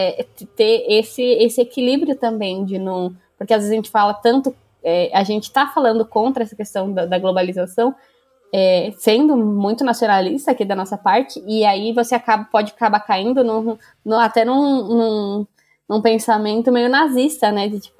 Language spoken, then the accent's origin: Portuguese; São Paulo, Brazil; nós somos do interior de São Paulo